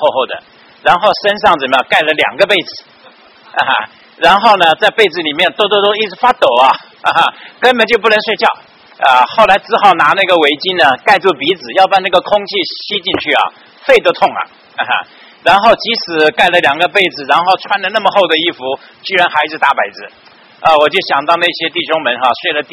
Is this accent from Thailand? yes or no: no; Taiwan; moved away as an adult; also born or lived in Qingdao, China; now in United States; 我是生在青岛。所以我是有点年纪的人哈。那解放到台湾。所以在台湾读了大学，然后来美国再读书，然后在这边慢慢这样子过来的。来美国有30多年了哈